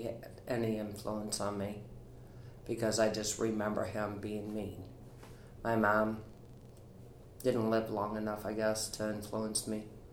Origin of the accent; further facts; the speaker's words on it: St. Louis, Missouri, United States; I was born and raised in St. Louis, lived in North St. Louis by Chinook Park, went to Riverview Gardens High School. When I was 21, I moved out and moved to the city.